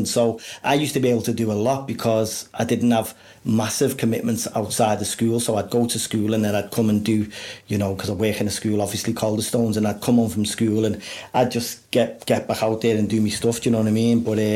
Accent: Liverpool, North West England, United Kingdom; I'm a Scouser

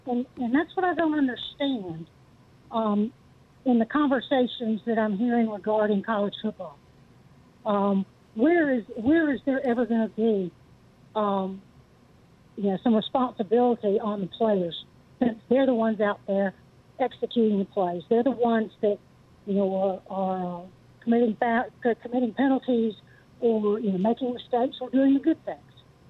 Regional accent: the South, United States; now in Michigan, United States; I was raised in the South. I'm in Michigan now due to a job.

